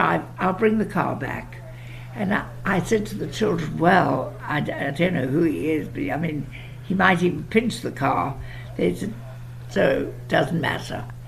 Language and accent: English; South Africa; I'm South African and very proud of it.